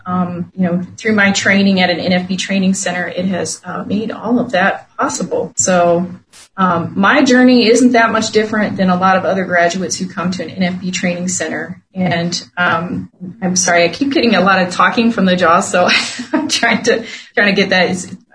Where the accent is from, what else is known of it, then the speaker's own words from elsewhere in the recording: Ohio, United States; away from my home state, away from my family, in a whole nother place I've never been to. Hadn't really traveled too much outside of the state of Ohio on my own